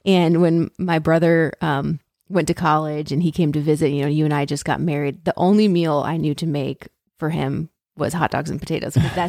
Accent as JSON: {"language": "English", "town": "Torrington", "region": "Connecticut", "country": "United States", "tie": "born or raised there", "said": "We had ski club in Connecticut. I grew up in Torrington, Connecticut."}